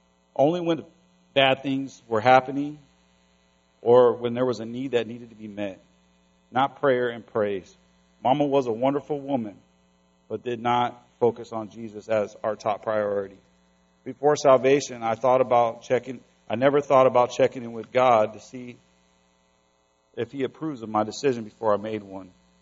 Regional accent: Florida, United States; also born or lived in Oakland, California; I was born in Oakland, California, and I lived there for a few years. My mother and father had some issues, and they had to separate. Me and my mother left California and moved to Florida. I was raised all over Florida.

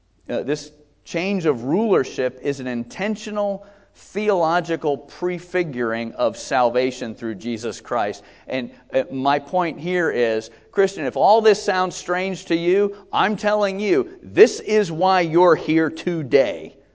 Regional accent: United States; And as Americans, we go, hi-ya! Because I'm an American and I'm all about individuality and freedom.

